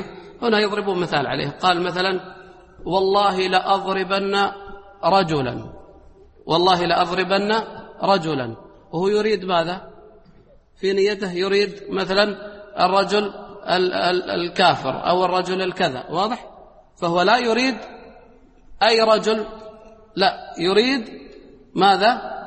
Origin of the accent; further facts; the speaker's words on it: United Arab Emirates; قال باللهجة مثلا المحلية هنا عندنا في الإمارات